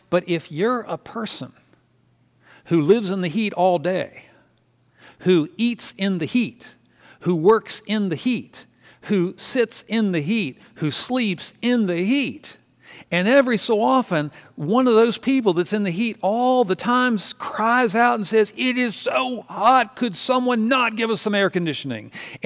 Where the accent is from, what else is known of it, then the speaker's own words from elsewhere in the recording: Southern United States, United States; Because NASCAR is Deep South stuff, and I grew up in the South, and so I know how many Confederate flags are flying in those areas.